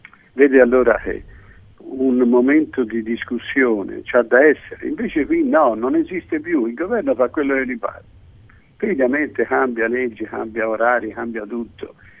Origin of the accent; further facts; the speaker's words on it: Florence, Tuscany, Italy; born there; Io sono nato in Piazza del Duomo